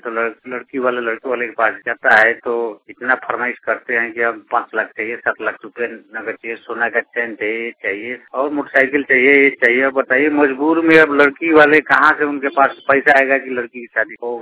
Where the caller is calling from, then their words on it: Motihari, Bihar, India; मैं एरिया कला मोतिहारी से बोल रहा हूँ।